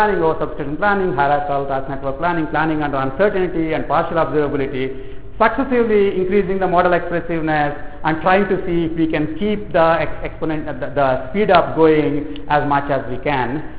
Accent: South India, India; I'm from South India, I can be spicy.

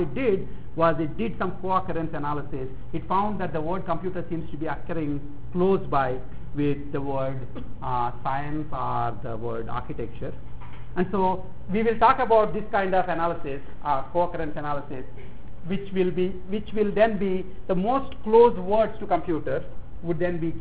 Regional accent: India; English is a second language; Which to me is fine because I'm from India and I don't understand the whole point of articles.

